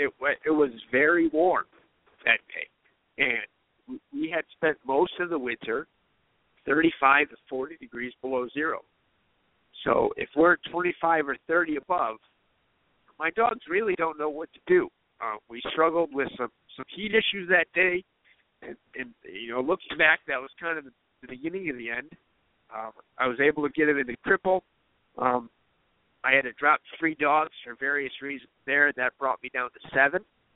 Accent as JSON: {"language": "English", "town": "Chicago", "region": "Illinois", "country": "United States", "said": "So I'm from Chicago."}